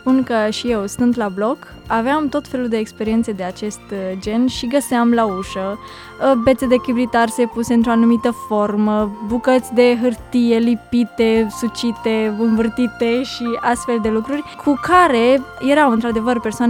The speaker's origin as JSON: {"language": "Romanian", "country": "Romania", "said": "Eu provin din Sud, de unde toată lumea știe că este o lume așa mistică"}